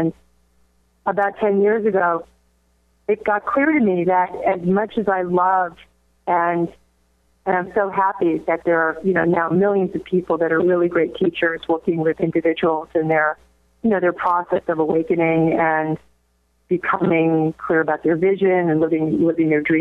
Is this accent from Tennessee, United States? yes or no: no; New York, United States; moved away as an adult; now in San Francisco, United States; I came to San Francisco from New York in 1971 when I was 18